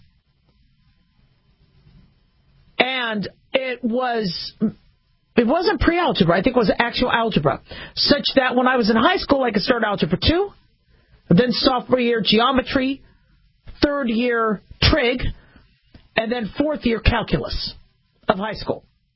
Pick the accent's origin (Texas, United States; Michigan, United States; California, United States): California, United States; I'm from California. I was born it was Cedars of Lebanon at the time. Now it's called Cedars of Sinai.